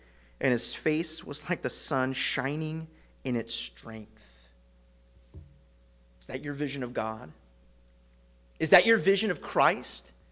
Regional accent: California, United States; I was raised in California. No one knows what that's like, right?

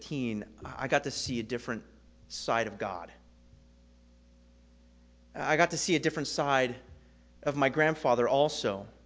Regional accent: California, United States; I was raised in California. No one knows what that's like, right?

